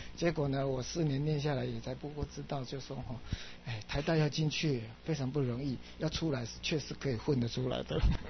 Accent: Kaohsiung, Taiwan; born there; 我是1949年高雄市出生的哈，所以我的籍贯呢啊，我的父亲呢是大陆 来到台湾的，所以我小时候这个写的籍贯都是浙江奉化

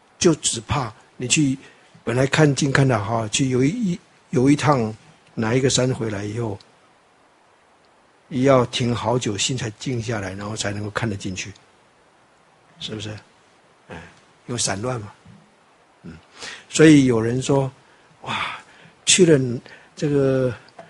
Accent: Taiwan; 我们台湾话说啪啪走这样的啊

